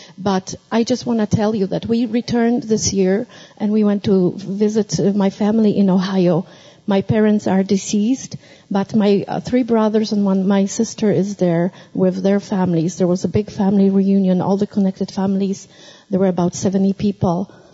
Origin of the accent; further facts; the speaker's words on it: Warsaw, Masovian Voivodeship, Poland; I come from Poland, Warsaw. It's a little country in the middle of Europe